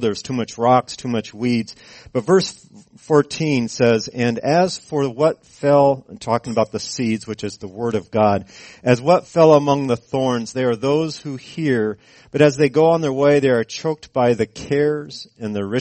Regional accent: California, United States; As a matter of fact, I grew up in California, as most of you know

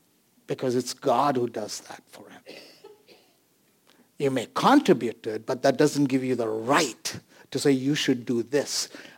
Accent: India; English is a second language; I'm Indian. I can speak till 5 hours.

